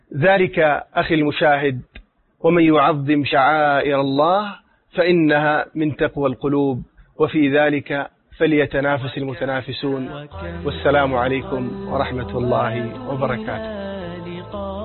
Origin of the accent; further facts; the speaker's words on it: Mecca, Makkah Province, Saudi Arabia; لما قلت له أنا من مكة